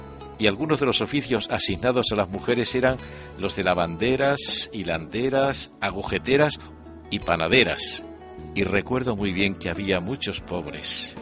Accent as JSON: {"language": "Spanish", "town": "Ávila", "region": "Castile and León", "country": "Spain", "tie": "born or raised there", "said": "Nací en Ávila, una ciudad instalada en lo alto de la meseta castellana y por tanto adusta y fría, ceñida por el cinturón de sus murallas medievales. Pasé un tercio de mi vida dentro de los muros de la ciudad."}